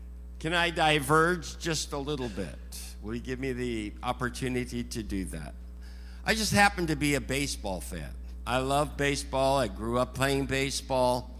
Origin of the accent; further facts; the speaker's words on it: Canada; Now, I'm Canadian, or have been Canadian. I'm a past Canadian. I'm a post-Canadian.